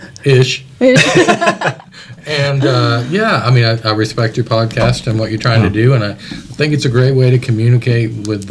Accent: Kansas City, Missouri, United States; Yeah, so I grew up in Kansas City, and I had no idea what I wanted

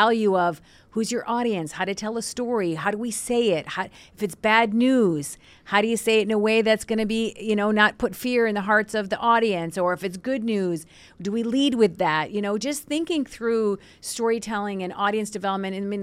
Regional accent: Mankato, Minnesota, United States; also born or lived in Cairo, Egypt; it's a far cry from the 30,000 people in Mankato, my hometown. So it was a lot to get used to a big city

